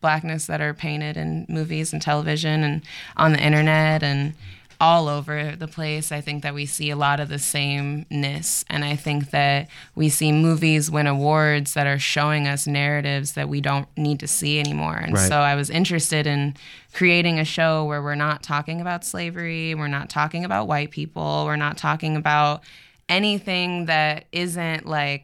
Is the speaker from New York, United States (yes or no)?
no; Portland, Oregon, United States; also born or lived in Baltimore, Maryland; I grew up here. I'm from Baltimore originally. My family moved here when I was six, so I'm a Portland baby.